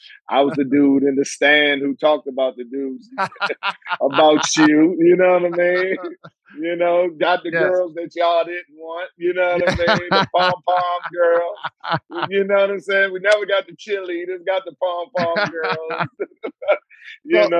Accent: Washington, District of Columbia, United States; D.C., I'm from Southeast D.C.

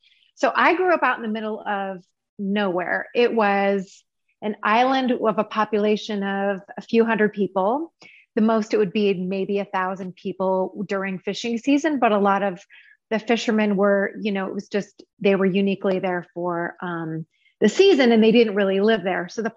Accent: Alaska, United States; So I grew up out in the middle of nowhere. I was born and raised in Alaska. My dad was a commercial fisherman

